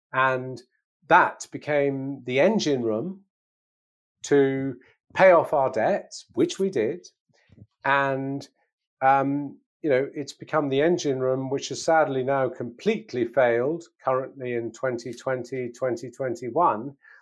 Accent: England, United Kingdom; as an Englishman my age, had the guts

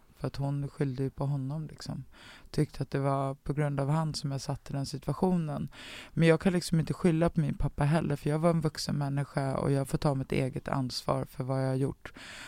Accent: Dalen, Sweden; Och det är väl lite det också som handlar om vart jag är uppvuxen i Dalen.

